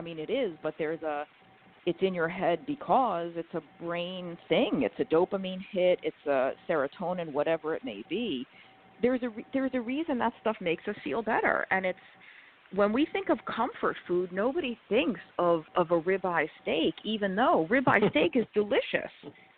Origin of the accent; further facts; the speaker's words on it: New York, United States; I mean, I was born and raised in New York. I ate a bagel the size of my head, like, every morning